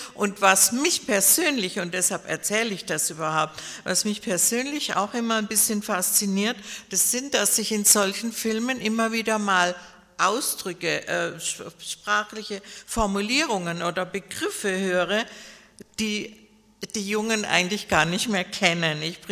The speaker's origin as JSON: {"language": "German", "town": "Pforzheim", "region": "Baden-Württemberg", "country": "Germany", "tie": "born there", "said": "ich bin in Pforzheim geboren, das ist in Baden-Württemberg und liegt zwischen Karlsruhe und Stuttgart, näher an Karlsruhe."}